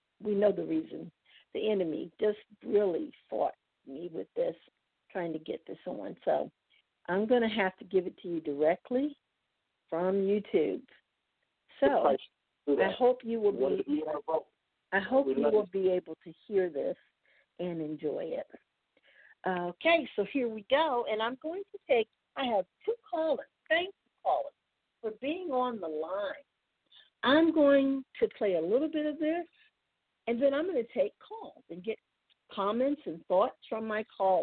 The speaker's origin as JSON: {"language": "English", "town": "Washington", "region": "District of Columbia", "country": "United States", "said": "I'm from Washington, so let me tell you, I know."}